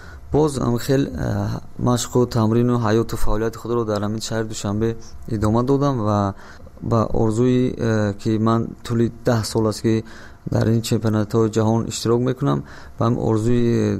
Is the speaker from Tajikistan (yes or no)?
yes; Dushanbe, Tajikistan; من 5 ینوری سال 1990 در شهر دوشنبه به دنیا آمدم.